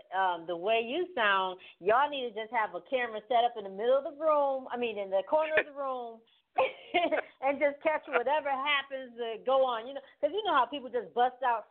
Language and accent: English; Connecticut, United States; I know I'm from Connecticut.